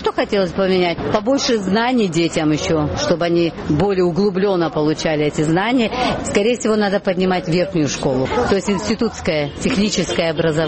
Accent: Cherkessk, Karachay-Cherkessia, Russia; now in Abkhazia; Мы вот переехали сюда, нам очень нравится. Мы из Черкесска.

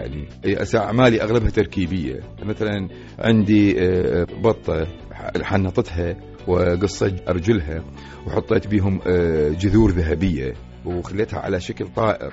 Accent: Najaf, Najaf Governorate, Iraq; moved away; من طلعت هربت الحقيقة من العراق بـ86 أو خرجت من العراق، طلعت من العراق ظلت أمارس هواية الرسم لأن أنا عندي كانت موجودة يعني موجودة من الصغر، وبالنجف رسمت لوحات جداريات كثيرة.

